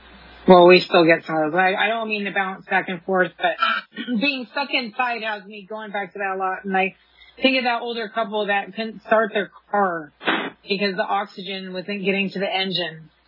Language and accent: English; California, United States; Like, I grew up in Riverside County in between Palm Springs and San Diego.